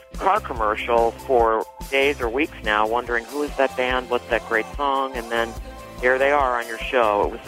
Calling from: Chicago, Illinois, United States; I'm calling from Chicago.

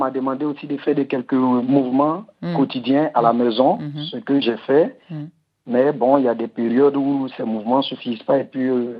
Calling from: Abidjan, Côte d’Ivoire; de Côte d'Ivoire, Abidjan.

